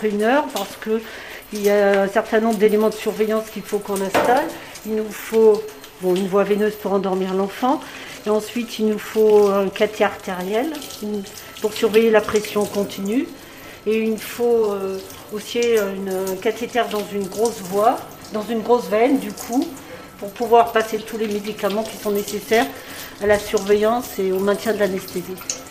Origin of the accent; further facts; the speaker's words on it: France; il nous faut à peu près le même matériel qu'on a chez nous en France.